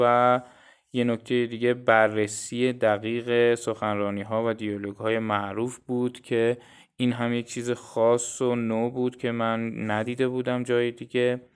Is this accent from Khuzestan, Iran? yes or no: yes; Khuzestan, Iran; accent: Khuzestani; توی خوزستان بزرگ شدم و ما خوزستانی‌ها اصولا یه لهجه هر رو خیلی بد تلفظ میکنیم